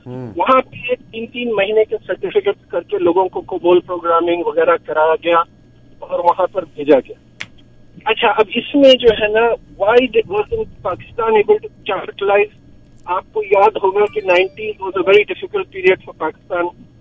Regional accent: Hyderabad, Telangana, India; میں originally India سے ہوں, حیدرآباد سے.

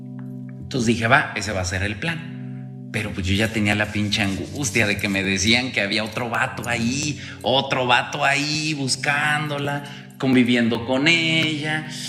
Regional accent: Mexico; now in United States; aparte como soy mexicano y no tengo historial crediticio, pues no confían en mí

